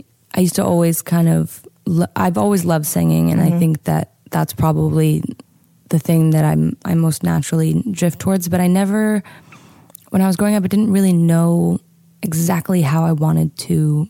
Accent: Idaho, United States; when I was growing up in Idaho, I was a part of a music conservatory. And, you know, when you're growing up in a small town like

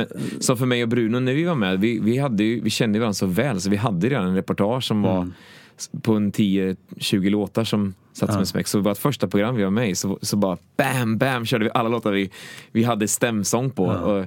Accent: Sankt Anna, Östergötland, Sweden; jag kommer från Östergötland faktiskt, för att det, ja, dels så älskar det att växa upp i Sankt Anna

